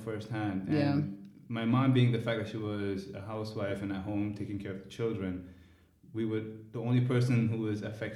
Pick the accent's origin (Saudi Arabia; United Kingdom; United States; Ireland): Saudi Arabia; Growing up in Saudi Arabia was, for me at that age, I just focused in school and everything a child needs to do.